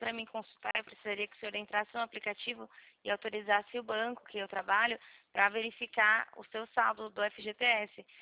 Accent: Atibaia, São Paulo, Brazil; Não, eu sou da cidade de Atibaia.

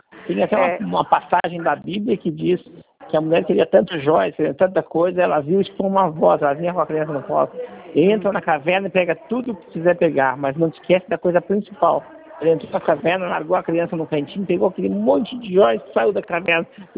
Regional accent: South Region, Brazil; born there; now in Santos, Brazil; Eu nascido no sul, vim morar 20 anos atrás

